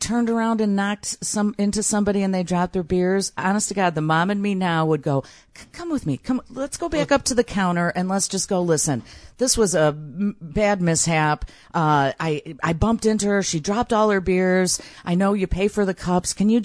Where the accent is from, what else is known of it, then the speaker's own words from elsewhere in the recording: Chicago, Illinois, United States; listen, we're from Chicago.